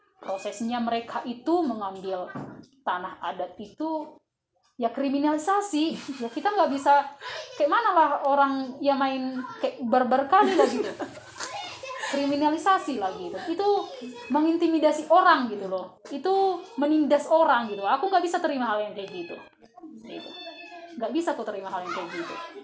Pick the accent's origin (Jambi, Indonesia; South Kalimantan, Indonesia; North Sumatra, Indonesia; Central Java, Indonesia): North Sumatra, Indonesia; Pandumaan; Aku juga orang Pandumaan gitu.